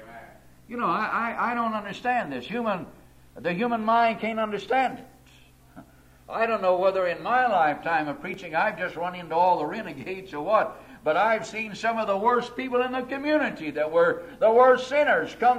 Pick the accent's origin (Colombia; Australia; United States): United States; You know, I as an American, and you as an American, you wonder what's going to happen to our own country.